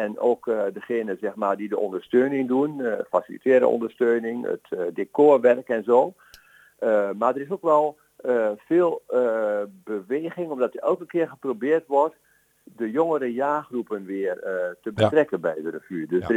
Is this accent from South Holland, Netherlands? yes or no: no; Haaksbergen, Overijssel, Netherlands; En ik kom zelf uit Haaksbergen